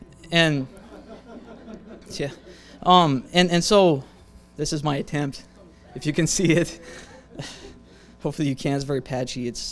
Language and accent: English; Montana, United States; You know, we're not California people. We're from Montana.